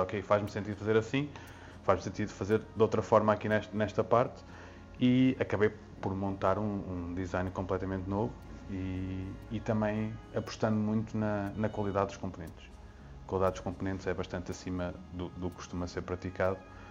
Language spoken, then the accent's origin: Portuguese; Porto, Norte, Portugal; now in Lisbon, Portugal; Eu sou do Porto, não sou de Lisboa. Vim com muitas pessoas, depois, especialmente a área de informática, para Lisboa trabalhar.